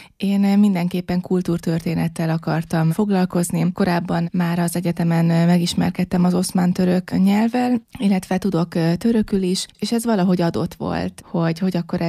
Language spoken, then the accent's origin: Hungarian; Szolnok, Jász-Nagykun-Szolnok, Hungary; Az az igazság, hogy én szolnoki vagyok, ez nincs olyan messze mezőtúrtól